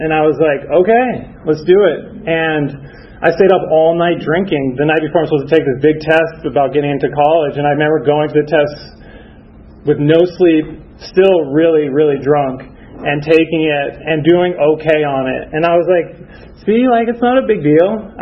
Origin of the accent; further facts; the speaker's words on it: Northern United States, United States; I grew up in the North, so I'm a Yankee, but now I'm a damn Yankee because I met a girl and I'm staying down here, so you guys can't get rid of me.